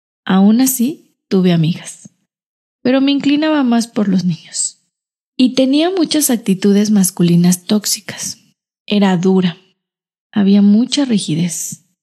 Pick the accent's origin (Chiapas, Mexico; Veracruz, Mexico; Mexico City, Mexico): Mexico City, Mexico; Crecí al norte de la ciudad, soy chilanga, en una casa de autoconstrucción, siempre rodeada de mi núcleo.